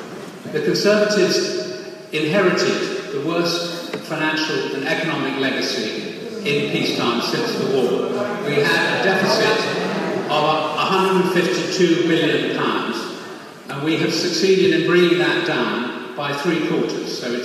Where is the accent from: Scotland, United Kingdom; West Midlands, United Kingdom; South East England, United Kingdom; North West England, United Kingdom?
West Midlands, United Kingdom; Ludlow; a particular affinity for Ludlow, because I was brought up in the hills behind here from the age of 9 months, and I've always considered Ludlow to be my hometown.